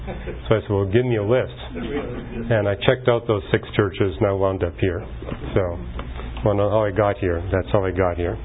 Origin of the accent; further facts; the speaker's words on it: Canada; And I saw that growing up in Canada. Come July 1st, hardly anybody was in the cities.